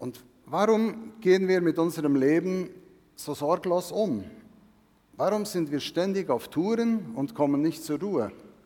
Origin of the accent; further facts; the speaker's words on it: Switzerland; oder ich als Schweizer, dass ich immer so in die Schweiz blicken konnte